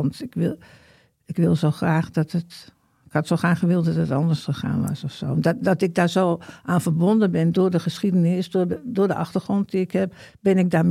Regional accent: Amsterdam, North Holland, Netherlands; ik ben in Amsterdam opgegroeid.

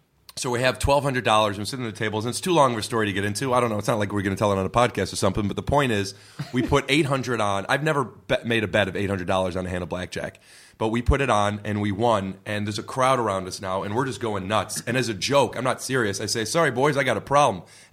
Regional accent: Cleveland, Ohio, United States; Cleveland.

